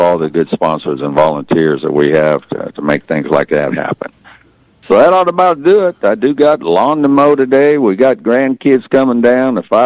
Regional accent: Junction City, Kansas, United States; I have so many memories growing up in Junction City and hunting prairie chickens and the people I met in Dwight

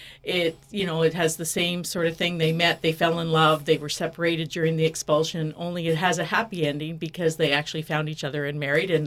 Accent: Ottawa, Ontario, Canada; as a child, I learned from my grandfather that I was Acadian. And growing up in Ottawa, you didn't hear much about my Acadian roots.

